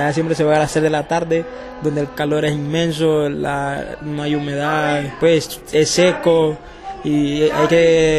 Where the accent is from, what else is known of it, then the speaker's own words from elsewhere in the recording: Colombia; uno como es colombiano, uno trata de hacer su comida colombiana.